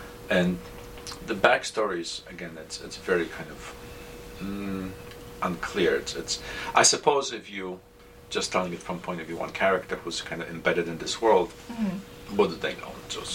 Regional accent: Poland; so I grew up in Poland, right, in a country that was occupied during World War II.

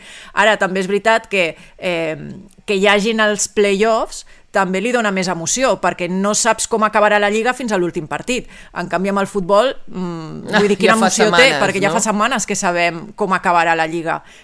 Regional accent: Barcelona, Catalonia, Spain; ja que jo sí que sóc de Sant Andreu.

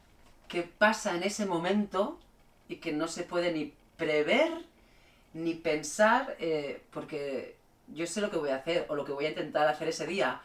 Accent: Reus, Catalonia, Spain; now in Barcelona, Spain; Yo vengo de Reus, me fui a vivir a Barcelona

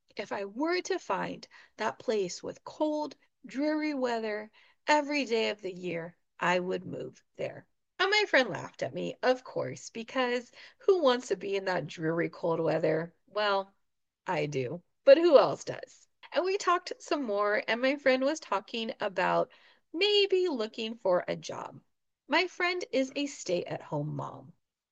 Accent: California, United States; I've never driven in the snow because I'm a Californian.

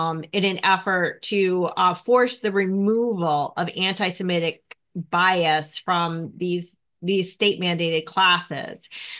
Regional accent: Philadelphia, Pennsylvania, United States; I'm from Philadelphia.

